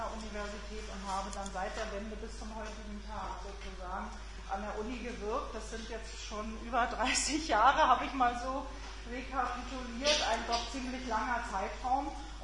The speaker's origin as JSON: {"language": "German", "town": "Potsdam", "region": "Brandenburg", "country": "Germany", "tie": "born or raised there", "said": "Ich selbst bin geboren und aufgewachsen, habe meine Kindheit und Jugend verbracht in Potsdam, in meiner Heimatstadt, in ja der auch geschichtsträchtigen preußischen Metropole, habe dort am damaligen, ja heute würde man sagen Humboldt-Gymnasium, mein Abitur gemacht."}